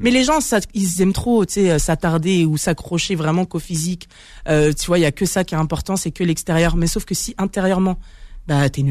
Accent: Nantes, Pays de la Loire, France; je viens de province, je viens de Nantes

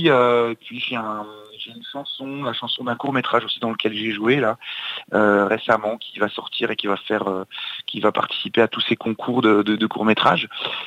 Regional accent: Besançon, Bourgogne-Franche-Comté, France; moi je suis de Besançon, avec mon équipe on est tous du coin

